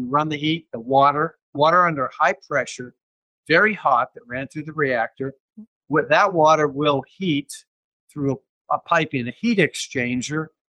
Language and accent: English; Butler, Pennsylvania, United States; I grew up in Butler, Pennsylvania, as you said. I grew up in a blue-collar town. I'm one of six children at that time